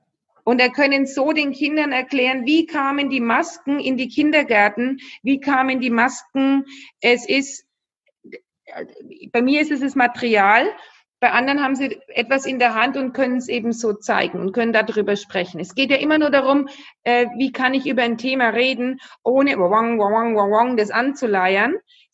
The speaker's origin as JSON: {"language": "German", "town": "Nuremberg", "region": "Bavaria", "country": "Germany", "said": "ich komme aus Nürnberg"}